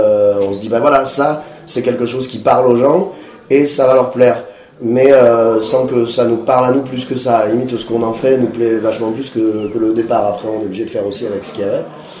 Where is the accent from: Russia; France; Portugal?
France; Albi, Occitanie; soit en allant au Pays Basque ou alors ils venaient chez nous à Albi, quoi.